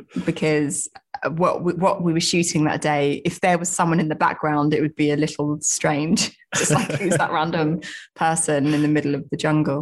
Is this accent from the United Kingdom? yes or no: yes; Southend-on-Sea, East of England, United Kingdom; now in London, United Kingdom; I'm not like native to London. I grew up just outside in Southend-on-Sea in Essex, but I have lived in London for many years. Like a lot of my family are from London. So I've grown up in and out of London